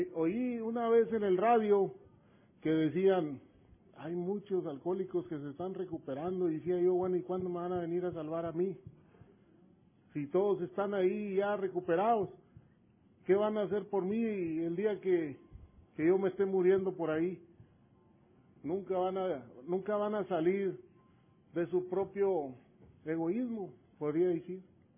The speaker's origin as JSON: {"language": "Spanish", "town": "San Antonio", "region": "Texas", "country": "United States", "said": "Yo de aquí soy, de San Antonio."}